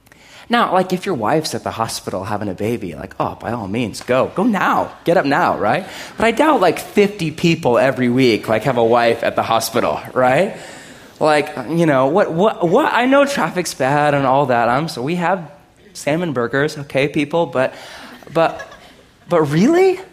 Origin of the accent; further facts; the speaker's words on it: United States; Like, I'm American. You know what that means? Lots of things.